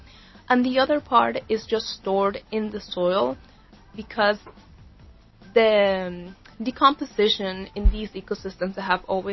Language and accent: English; Caribbean side, Panama; I come from the Caribbean side